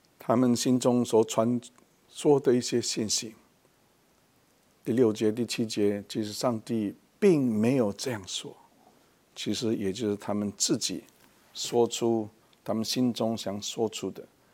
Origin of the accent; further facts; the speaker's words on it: China; 那各位观众，其实我们中国人经常也就是希望人家记得我们是某某人，